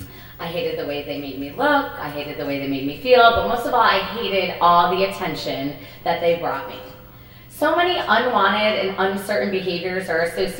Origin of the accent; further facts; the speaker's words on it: New Jersey, United States; Melissa and I had been laying out in her yard. I'm from New Jersey.